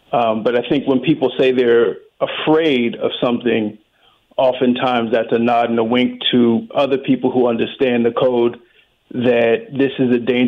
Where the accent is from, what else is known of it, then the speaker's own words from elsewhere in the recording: Boston, Massachusetts, United States; I'm from Boston